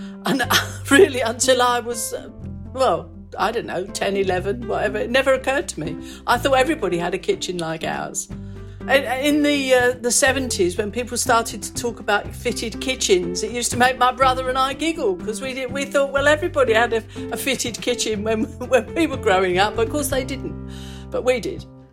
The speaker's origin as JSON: {"language": "English", "town": "Hackney", "region": "London", "country": "United Kingdom", "tie": "born there", "said": "I was born in Hackney in London, E5."}